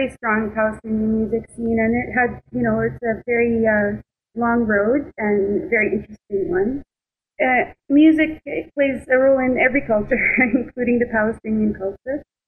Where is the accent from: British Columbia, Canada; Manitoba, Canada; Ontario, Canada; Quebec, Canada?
Manitoba, Canada; Winnipeg; Well, I was born in Canada. I was born in Winnipeg. My parents immigrated here in 1965.